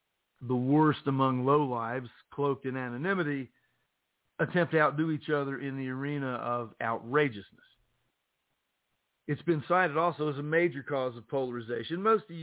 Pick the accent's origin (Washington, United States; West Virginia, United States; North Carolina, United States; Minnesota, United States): West Virginia, United States; called us, because I'm from West Virginia, poor, illiterate, and strung out isn't an accidental outburst.